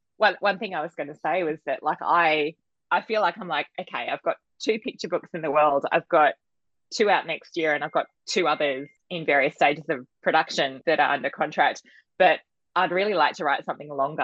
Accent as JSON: {"language": "English", "town": "Sydney", "region": "New South Wales", "country": "Australia", "tie": "born or raised there", "said": "So I grew up in Sydney."}